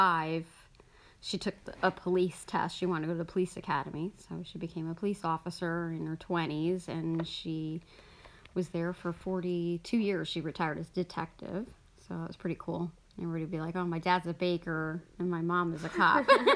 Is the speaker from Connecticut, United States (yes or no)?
yes; East Haven, Connecticut, United States; I grew up in East Haven, Connecticut.